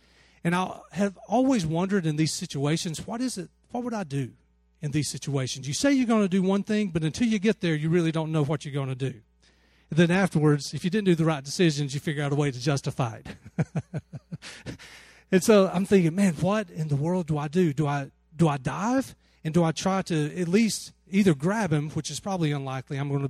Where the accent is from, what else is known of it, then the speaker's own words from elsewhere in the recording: Alabama, United States; I grew up in Alabama.